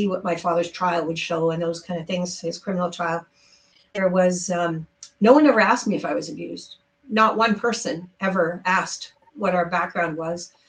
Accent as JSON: {"language": "English", "country": "Mexico", "said": "So no, I was born in Mexico. So were my parents. So I am a second generation Mexican."}